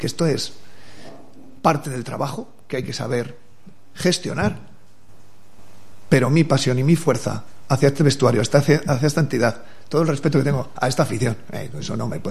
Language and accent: Spanish; Salas, Castile and León, Spain; si soy de Salas, hostia, de un pueblo de Castilla, y soy autodidacta en mi vida